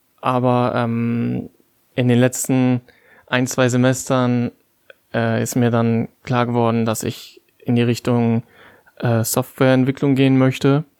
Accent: Bremerhaven, Bremen, Germany; wieder zurück in meine Heimat zu gehen und an der Hochschule Bremerhaven mein Informatikstudium fortzusetzen.

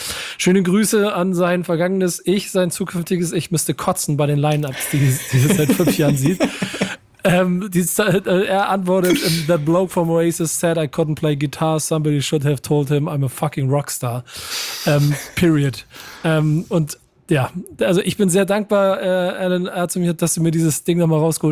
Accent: Hamburg, Germany; Und da muss man als Hamburger einfach immer sagen

